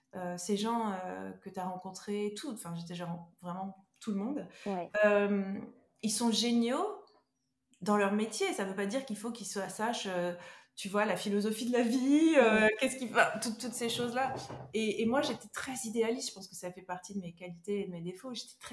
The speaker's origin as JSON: {"language": "French", "region": "Corsica", "country": "France", "said": "il y avait un côté qui me rappelait un peu là d'où je venais, de Corse"}